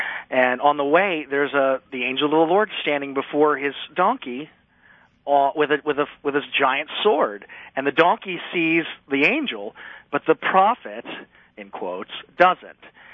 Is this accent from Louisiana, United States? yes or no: yes; Louisiana, United States; I'm from South Louisiana.